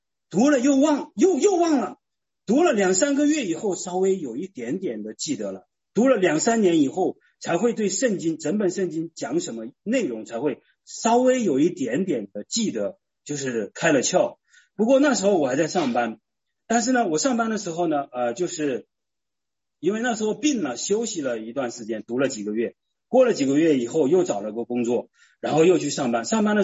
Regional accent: China; 都是我们中国人长大的，都是佛教的文化背景

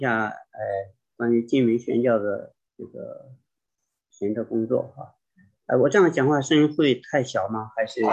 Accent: China; 我首先跟大家介绍一下，其实我是大陆人啊。

